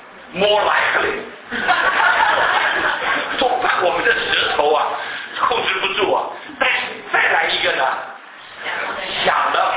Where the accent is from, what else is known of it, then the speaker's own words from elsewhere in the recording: China; now in Canada; 是因为我们中国人说到的罪，就说到 crime